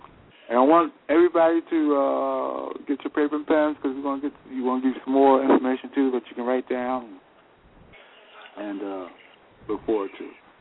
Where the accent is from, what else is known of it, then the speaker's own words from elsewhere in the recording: Philadelphia, Pennsylvania, United States; that's my hometown of Philadelphia